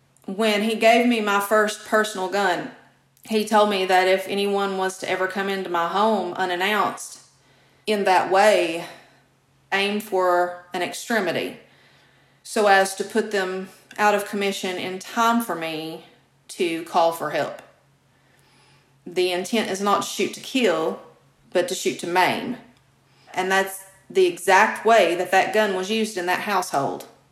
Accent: Kentucky, United States; It was right here in my home state of Kentucky.

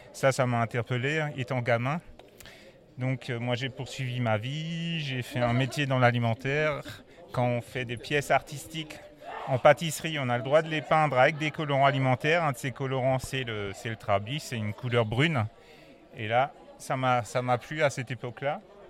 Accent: Epfig, Grand Est, France; donc je viens d'Epfik, j'habite Epfik, village viticole avec le plus grand banc viticole d'Alsace.

